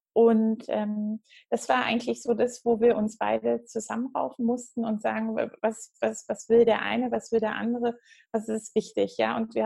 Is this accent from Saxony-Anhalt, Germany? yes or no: yes; Halberstadt, Saxony-Anhalt, Germany; also born or lived in Munich; Ursprünglich, also ich bin 20 Jahre in München gewesen. Ganz ursprünglich komme ich aus Sachsen-Anhalt, aus dem schönen Halberstadt. Das ist ganz nah beim Harz. Und genau, da bin ich aufgewachsen sozusagen, also in den neuen Bundesländern.